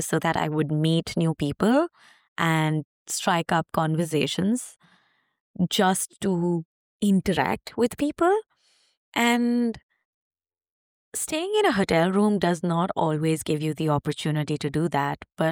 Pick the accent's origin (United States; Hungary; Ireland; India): India; before this privilege of being an Indian passport holder could potentially get taken away.